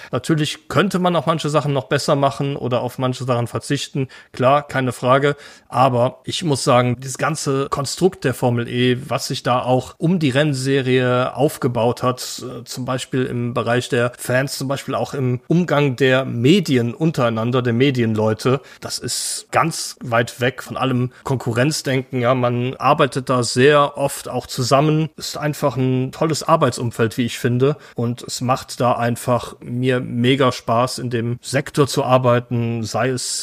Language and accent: German; Rhineland-Palatinate, Germany; ich bin quasi am Nürburgring aufgewachsen, komme hier auch aus der gleichen Gegend wie der Luca, aber links noch ein bisschen näher in der Eifel.